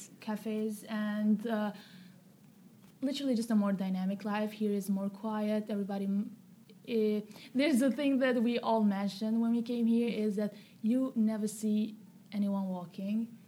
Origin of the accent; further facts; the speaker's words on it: Kosovo; I'm from Kosovo and I'm 18 years old.